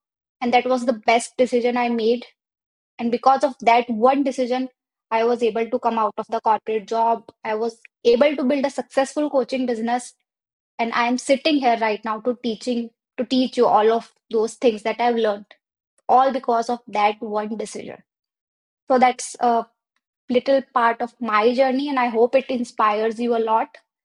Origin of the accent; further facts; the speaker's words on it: India; and I'm a business coach for coaches and I'm from India.